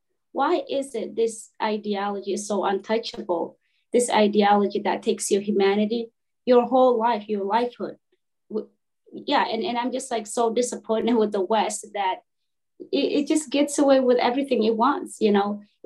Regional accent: Kenya; now in United States; I grew up in Kenya, and I grew up culture and religion, that one way of thinking.

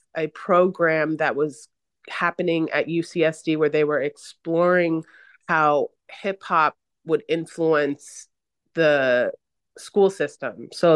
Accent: New York, United States; Yeah, I'm from New York, proudly. Mm-hmm. I was born and raised there. I've moved a bunch of times, but I get my hustle from my city.

